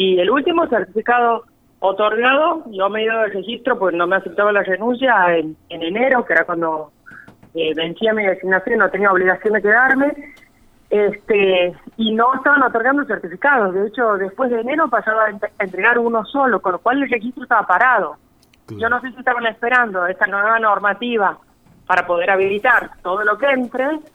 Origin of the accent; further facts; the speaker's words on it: Santiago del Estero, Argentina; yo soy de Santiago del Estero